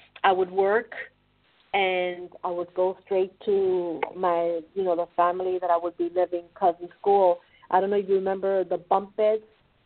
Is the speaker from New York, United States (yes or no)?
yes; New York, United States; Like one thing that I experienced growing up in New York, when I was homeless, that I always made myself aware of my surroundings.